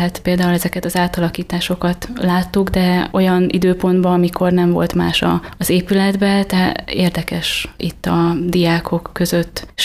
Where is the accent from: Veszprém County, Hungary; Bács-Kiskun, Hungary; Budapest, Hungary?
Bács-Kiskun, Hungary; Bácsborsód; Én innen 60 kilométerre Bács-Borsódon egy kis faluban nőttem fel, az általános iskolát is ott végeztem, és onnan kerültem ide gimnáziumba. Érdekes, hogy katolikus létemre református gimnáziumba kerültem ismerősi ajánlásra.